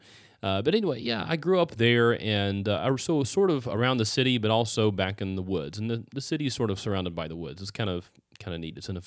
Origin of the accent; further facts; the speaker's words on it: West Virginia, United States; I grew up in West Virginia. You know, that's and everything, all the rumors you hear about West Virginia, they're all true.